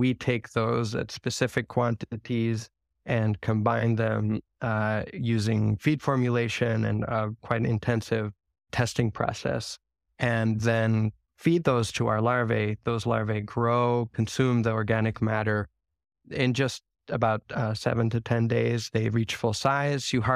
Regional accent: Ecuador; also born or lived in United States; I grew up in Ecuador in South America to American parents, and I had these really amazing surroundings. I lived in a tropical forested area of Ecuador that had a lot of cloud forest.

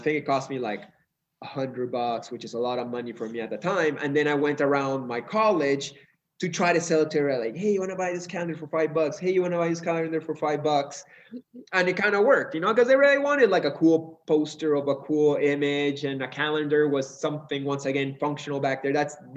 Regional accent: Peru; now in Canada; through Catholicism or Christianity, which is the culture I was brought up in here in Peru.

